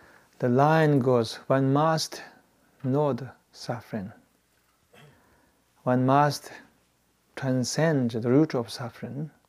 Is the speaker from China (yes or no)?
yes; Tibet, China; I grew up in Tibet and fairly treated quite well, didn't suffer so much physically.